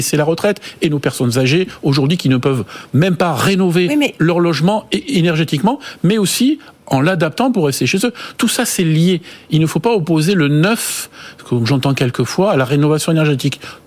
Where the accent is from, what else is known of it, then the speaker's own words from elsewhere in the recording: Nouvelle-Aquitaine, France; on est du Périgord tous les deux.